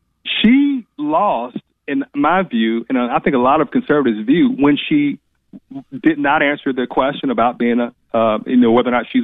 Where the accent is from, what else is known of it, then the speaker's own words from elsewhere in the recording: Atlanta, Georgia, United States; also born or lived in Macon; I was born in Macon but raised in Metro Atlanta, and you know, that gives me a unique perspective on the state of Georgia.